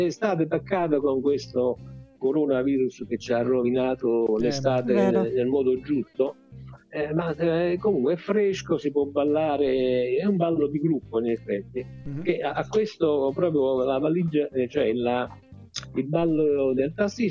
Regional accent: Naples, Campania, Italy; now in Sardinia, Italy; Io proprio Napoli, Puligrutta, quindi solo che ho vinto un concorso, cioè, io ero un concorsista nella mia vita giovanile, sono finito in Sardegna

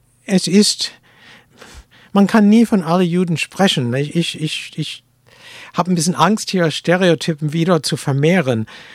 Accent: United States; now in Germany; ich bin jüdisch, aber ich bin auch Amerikaner. Ich bin irgendwie fast deutsch, ich wohne hier seit 40 Jahren.

